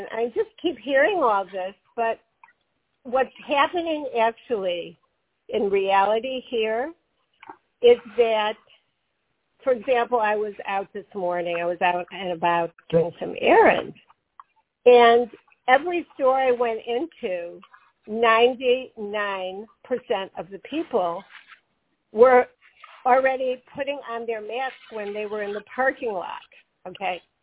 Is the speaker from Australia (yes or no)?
no; Chicago, Illinois, United States; I look forward to the winter because I grew up in Chicago and I like the winter weather.